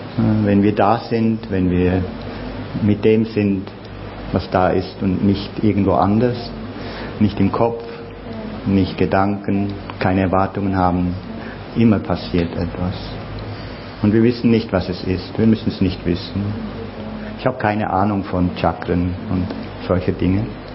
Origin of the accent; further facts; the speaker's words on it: Switzerland; ich bin halt Schweizer.